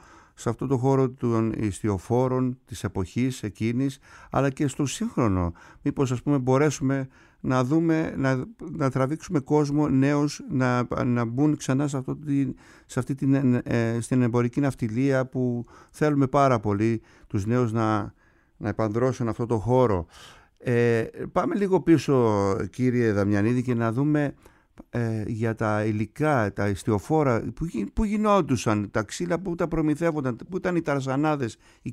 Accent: Kasos, South Aegean, Greece; Θα προσθέσω εγώ και το νησί μου την Κάσο

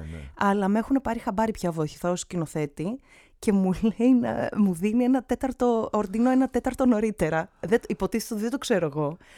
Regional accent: Chania, Crete, Greece; δεν το ξέρουν οι άνθρωποι ότι είμαι από τα Χανιά.

